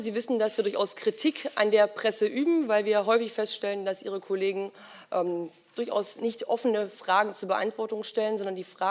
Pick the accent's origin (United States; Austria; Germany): Germany; North Rhine-Westphalia; ich bin im Ruhrgebiet groß geworden